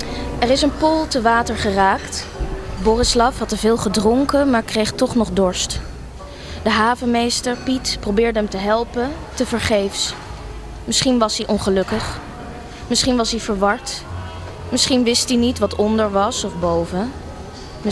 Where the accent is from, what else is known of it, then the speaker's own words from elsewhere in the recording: Amsterdam, North Holland, Netherlands; also born or lived in Tilburg; now in Rotterdam, Netherlands; Ik heb daar gestudeerd in Tilburg. En ik daarna dacht ik, waar ga ik nou heen? Ik kom oorspronkelijk uit Amsterdam.